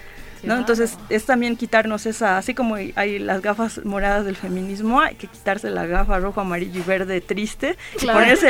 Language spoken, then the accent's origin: Spanish; Bolivia; a la manera en que nosotros como bolivianos construimos el conocimiento